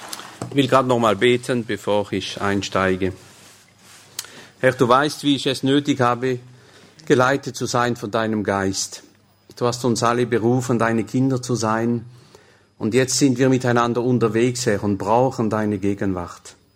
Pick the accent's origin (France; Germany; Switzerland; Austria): France; Grand Est; German is a second language; Ich bin im Elsass aufgewachsen. Ich hatte in der Schule nur Französisch und Englisch.